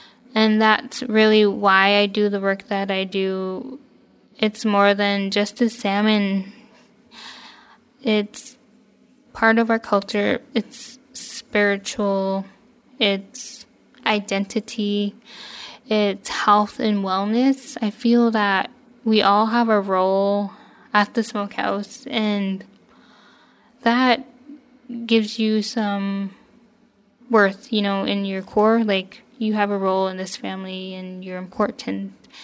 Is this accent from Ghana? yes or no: no; Rampart, Alaska, United States; my hometown, which is Rampart. And it is a small Athabaskan fishing community located, I would say, mid-Yukon River.